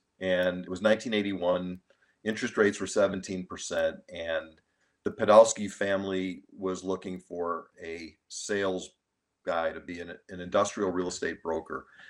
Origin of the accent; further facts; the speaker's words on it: Highland Park, Illinois, United States; I grew up in Highland Park, which is a northern suburb. So I've been here all my life. 64 years.